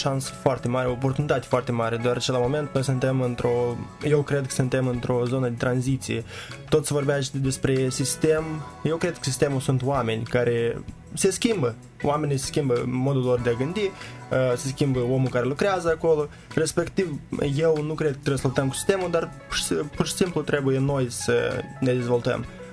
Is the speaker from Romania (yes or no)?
no; Chișinău, Moldova; chiar și în sat când plec acasă, că sunt din Chișinău